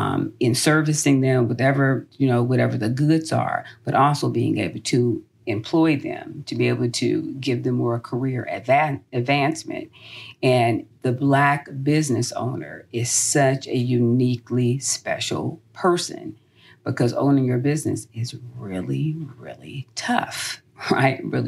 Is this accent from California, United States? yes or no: yes; Los Angeles, California, United States; And then like you guys know, like I said, I'm born and raised in Los Angeles. I love it, but he sent me to Atlanta to do this.